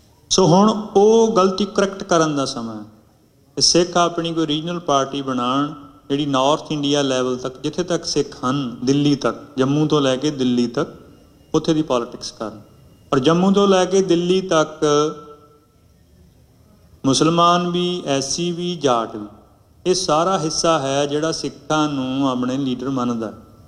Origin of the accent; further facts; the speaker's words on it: Punjab, India; ਮੈਂ ਨਾ ਦੁਆਬੇ ਤੋਂ ਹਾਂ, ਤੁਸੀਂ ਵੀ ਬਹੁਤ ਸਾਰੇ ਹੋਣੇ ਦੁਆਬੇ ਤੋਂ ਹੀ। ਆਪਣੇ ਏਰੀਏ ਬੱਬਰਾਂ ਦੀ ਲਹਿਰ ਹੋਈ